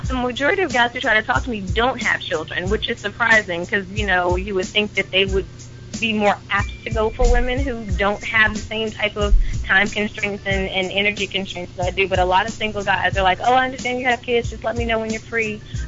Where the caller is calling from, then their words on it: District Heights, Maryland, United States; I'm calling from District Heights.